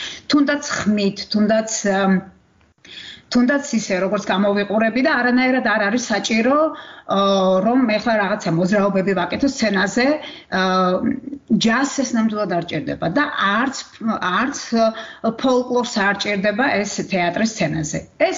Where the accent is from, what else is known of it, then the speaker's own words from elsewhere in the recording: Kakheti, Georgia; არამედ ჩემს სოფელში, კახეთში, სადაც მე დაიბადე და გავიზარდე.